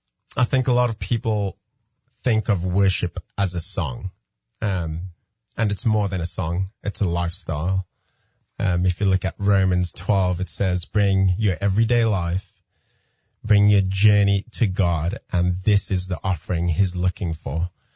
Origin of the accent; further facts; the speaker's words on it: Cape Town, Western Cape, South Africa; I am technically from South Africa, Cape Town.